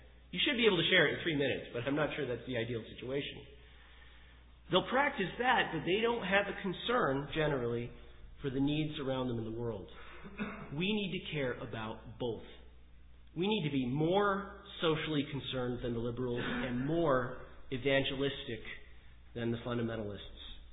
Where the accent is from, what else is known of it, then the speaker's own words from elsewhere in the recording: New York, United States; I grew up in Oswego County. There's poor people around here.